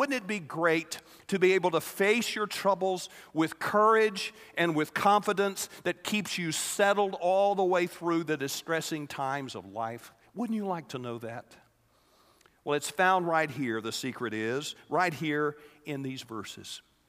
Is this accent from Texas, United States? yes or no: yes; Texas, United States; When I grew up in North Texas, just about every other house had a storm cellar.